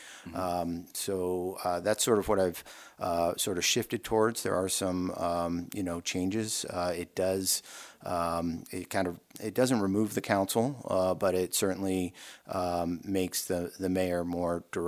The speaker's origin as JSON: {"language": "English", "region": "Massachusetts", "country": "United States", "tie": "born or raised there", "also_born_or_lived": "Maine", "said": "I grew up back east in Massachusetts and Maine, and came out west for undergraduate at University of Denver, and instantly fell in love with the West."}